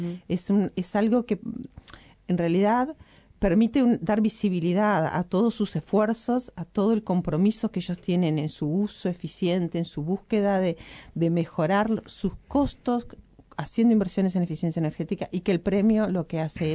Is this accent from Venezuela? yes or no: no; Uruguay; el calefaccionar a leña es parte de cómo somos los uruguayos, ¿no?